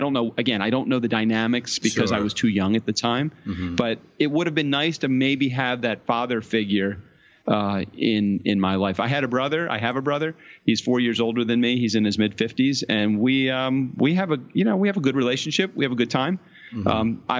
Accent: Baltimore, Maryland, United States; It was a great environment to grow up in, even though my parents got divorced.

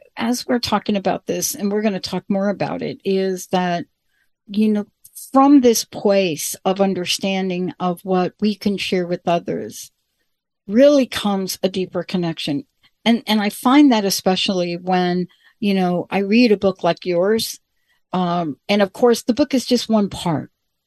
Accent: The Bronx, New York, United States; I'm a girl from the Bronx.

